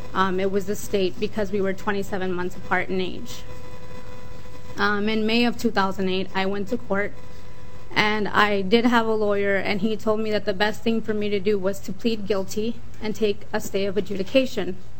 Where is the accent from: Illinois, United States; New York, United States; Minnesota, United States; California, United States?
Minnesota, United States; Willmar; I'm from Wilmer, Minnesota